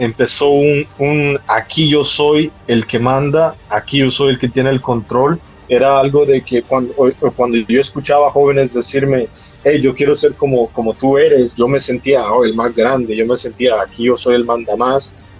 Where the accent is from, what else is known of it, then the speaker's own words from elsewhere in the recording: Honduras; moved away as an adult; now in United States; soy un joven nacido y crecido en el Evangelio. A mis 18 años, después de graduarme del colegio, decido que mi vida tiene que tomar un rumbo diferente y decido emigrar a los Estados Unidos. En ese momento, antes de salir de Honduras